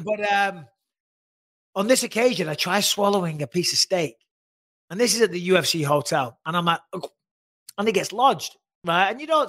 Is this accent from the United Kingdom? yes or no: yes; North West England, United Kingdom; because I'm not from Manchester, but I'm from just outside of Manchester.